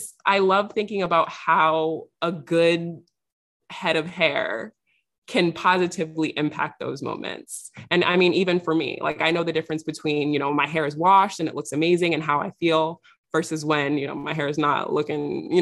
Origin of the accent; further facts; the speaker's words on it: New York City, New York, United States; So I grew up in New York City, where New York City, you have access to everything.